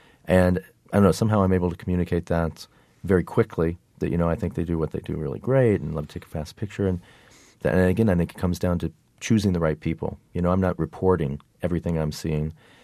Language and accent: English; Midwest, United States; I'm from the Midwest. I'm kind of a regular guy.